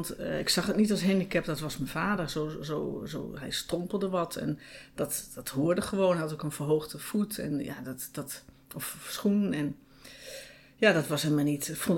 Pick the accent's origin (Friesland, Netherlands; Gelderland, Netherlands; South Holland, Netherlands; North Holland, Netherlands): Gelderland, Netherlands; Neede; Ik ben opgegroeid in Neede.